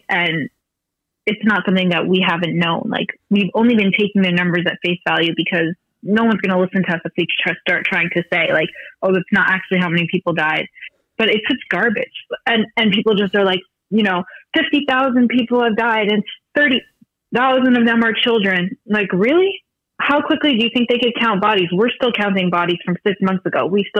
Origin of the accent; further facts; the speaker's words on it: United States; English is a second language; I'll say also for me as an American, I know I don't sound so American, but give me a week in America and I'll have no accent. I just, English wasn't my first language.